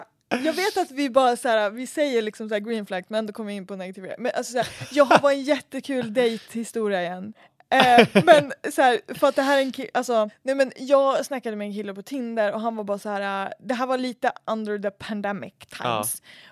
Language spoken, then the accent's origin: Swedish; Norrland, Sweden; jag är från Norrland.